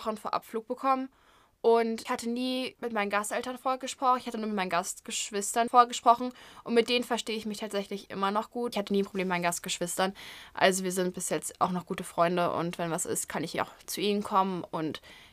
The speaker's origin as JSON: {"language": "German", "town": "Mannheim", "region": "Baden-Württemberg", "country": "Germany", "lives_now": "United States", "said": "bin 16 und wohne in Mannheim, das ist in Baden-Württemberg. Ich wohne auch hier in Missouri"}